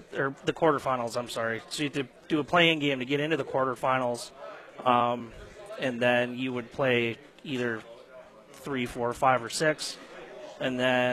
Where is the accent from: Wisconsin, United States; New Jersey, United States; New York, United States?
Wisconsin, United States; Sheboygan; I'm from Sheboygan, so it's only, you know, 1 hour and 10 minutes.